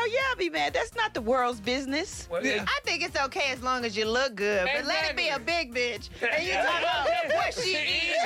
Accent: India; accent: Indian; And I'm like, I'm speaking in my Indian accent. This is how we speak in modern India.

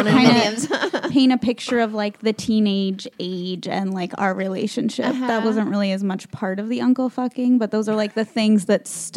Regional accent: Beverly Hills, California, United States; I grew up in Beverly Hills on the wild streets. Yeah. Little neighborhood right outside of Compton.

